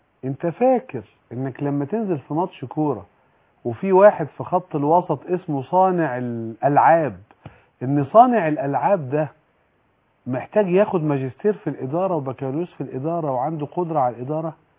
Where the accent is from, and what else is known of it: Egypt